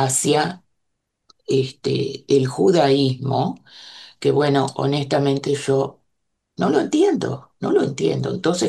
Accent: Uruguay; como judías, como escritoras, como uruguayas en primer lugar, porque en realidad somos todas uruguayas

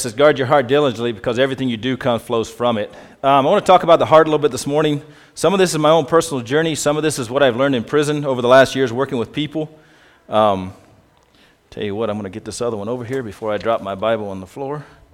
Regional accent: Kentucky, United States; I grew up in Kentucky, in a church there, and knew God at a fairly early age, knew Jesus when I was 13.

